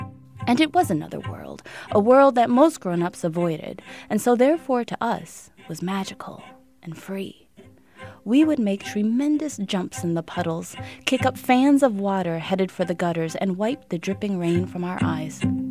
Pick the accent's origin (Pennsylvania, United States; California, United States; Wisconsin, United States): Wisconsin, United States; Oshkosh; Growing up in Oshkosh, I had the fortune to have a mother